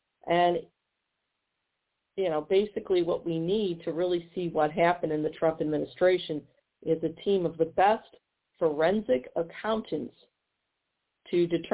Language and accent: English; Missouri, United States; Keep in mind, in my home state of Missouri, both U.S. senators, Republicans, voted against impeachment.